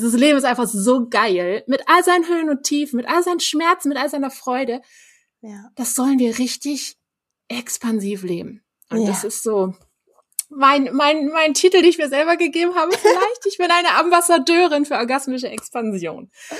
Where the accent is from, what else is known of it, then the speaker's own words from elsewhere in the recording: Denmark; German is a second language; Ich komme aus Dänemark.